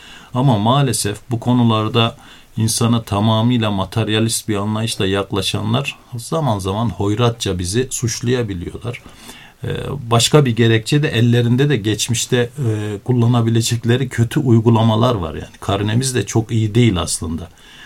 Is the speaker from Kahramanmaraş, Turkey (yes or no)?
yes; Elbistan, Kahramanmaraş, Turkey; Dün benim memleketimde de şehit vardı. Elbistan'ımızda güzel bir kardeşimizi toprağa verdik.